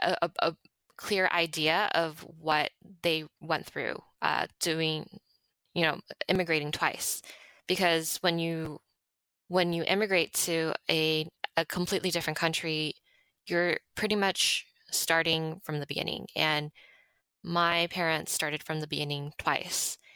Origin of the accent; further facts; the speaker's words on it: Monterey Park, California, United States; born there; and then I was born here. I was born in Monterey Park.